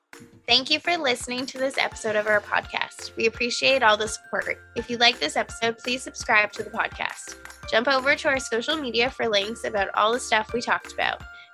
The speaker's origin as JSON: {"language": "English", "country": "Canada", "said": "and we're Canadian, so like wearing shoes in the house is not something you"}